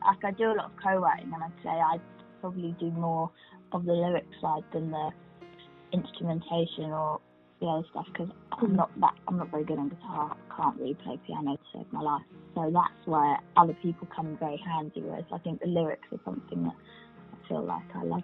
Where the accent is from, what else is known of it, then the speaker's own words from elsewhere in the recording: Brighton, South East England, United Kingdom; moved away as an adult; now in London, United Kingdom; It was kind of inspired by growing up in Brighton